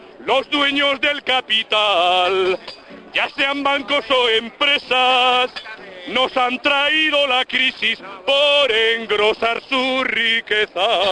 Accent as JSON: {"language": "Spanish", "town": "Madrid", "region": "Community of Madrid", "country": "Spain", "said": "soy madrileño."}